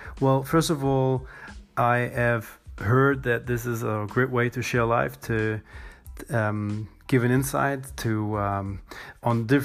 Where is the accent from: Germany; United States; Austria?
Germany; Tübingen, Baden-Württemberg; also born or lived in New Zealand; We moved in from New Zealand to Germany 24 years ago. I was 10 years old. And since then, I live in South Germany in a city called Tübingen, like 30 kilometers south of Stuttgart.